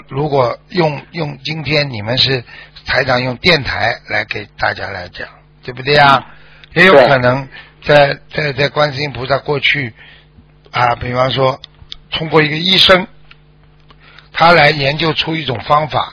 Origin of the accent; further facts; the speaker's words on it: China; 因为就像我们中国人这个学的那个易经啊风水啊一样